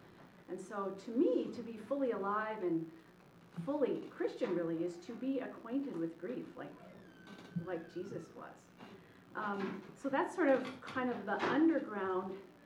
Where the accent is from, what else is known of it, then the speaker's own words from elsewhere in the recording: United States; a lot of observations about grief and lamenting our losses from being a physician and from sort of being an American, I think.